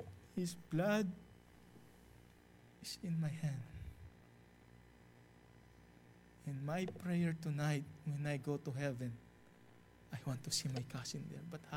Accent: Philippines; We grew up together in the Philippines.

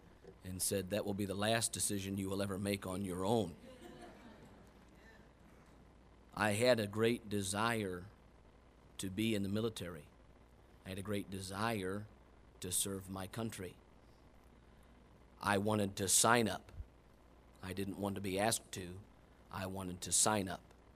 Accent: United States; born there; When I was born in America, the greatest country in the whole wide world.

